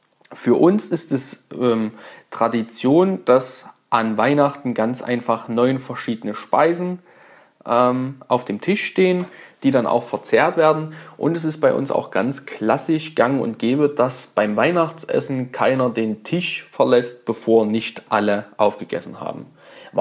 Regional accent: Saxony, Germany; ich komme aus dem Vogtland, das liegt in Südwestsachsen. Wir als kleines zänkisches Bergvolk können es nicht leiden, wenn man uns mit Sachsen beleidigt.

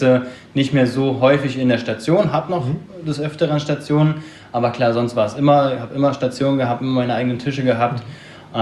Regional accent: Berlin, Germany; komme gebürtig aus Berlin, habe da meine Ausbildung gemacht im Hotel oder als Hotelfachmann

